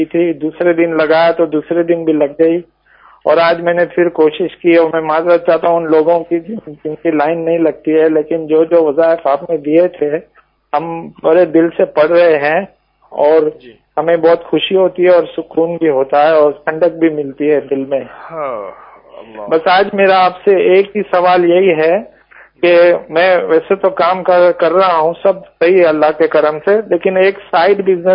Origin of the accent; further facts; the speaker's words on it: Mumbai, Maharashtra, India; now in London, United Kingdom; ہم لندن میں رہتے ہیں, میں انڈیا کا ہوں, بمبئی کا ہوں